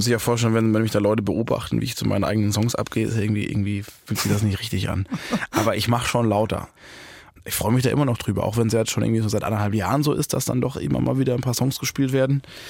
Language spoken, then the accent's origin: German; Baden-Württemberg, Germany; Ich komme ja aus Baden und mich hat einfach niemand verstanden über der Grenze von Frankfurt.